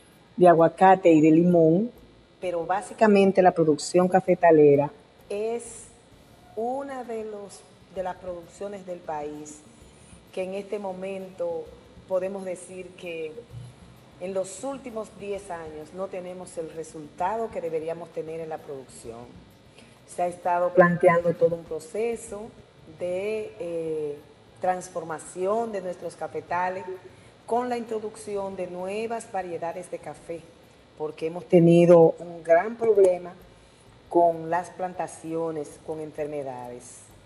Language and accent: Spanish; Peralta, Azua, Dominican Republic; de la provincia de Azua, municipio de Peralta.